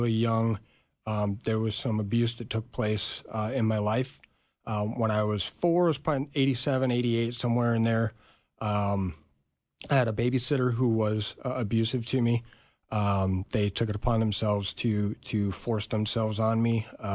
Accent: Storm Lake, Iowa, United States; I grew up in Iowa, so Northwest Iowa corner.

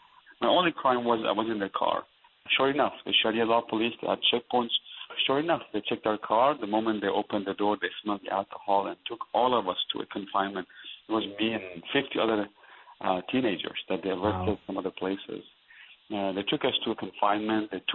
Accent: Iran; I was born and raised in Iran as a Shiite Muslim. I was a devout Muslim.

